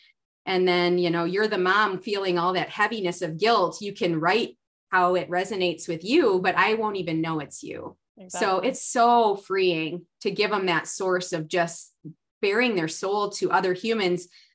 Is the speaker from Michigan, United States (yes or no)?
yes; Midland, Michigan, United States; and then moved to my hometown. And I practiced medicine here for in Midland, Michigan for 15 years